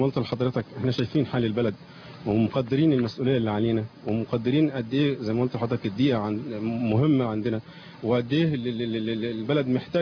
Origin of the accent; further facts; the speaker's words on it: Egypt; احنا كلنا كمصريين عايزين البلد تستقر